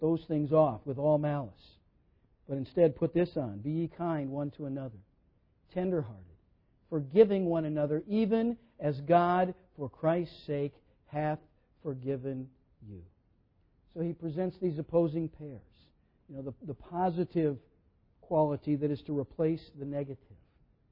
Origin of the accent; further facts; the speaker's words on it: Minnesota, United States; You know, I grew up in Minnesota. Tomatoes grow big in Minnesota.